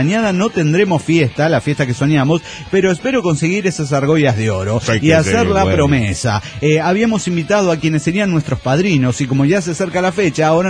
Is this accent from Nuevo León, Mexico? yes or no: yes; Monterrey, Nuevo León, Mexico; debo decirles que vengo de Monterrey.